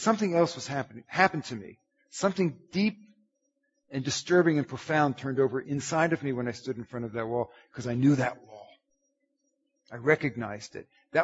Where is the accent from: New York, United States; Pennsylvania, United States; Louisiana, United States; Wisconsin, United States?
Pennsylvania, United States; Philadelphia; born there; I was born in 1948 in Philadelphia.